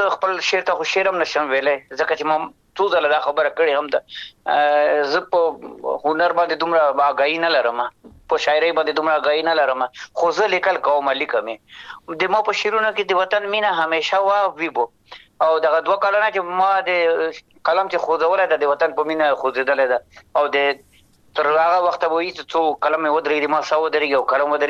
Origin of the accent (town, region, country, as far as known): Afghanistan; born or raised there